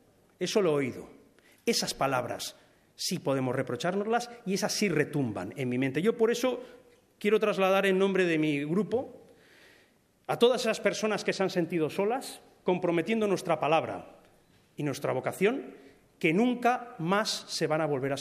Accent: Catalonia, Spain; nosotros no somos colonos, somos catalanes y queremos vivir en paz.

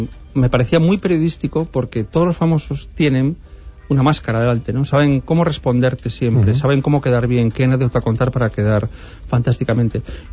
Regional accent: Castile and León, Spain; now in Madrid, Spain; Pues en mi pueblo me quiere mucho la gente. De hecho, cuando estoy, dentro de unos días iré, siempre que estoy por ahí me dicen, ¿cuánto echas de menos esto, eh? ¡Qué horror Madrid! Y a mí Madrid me encanta.

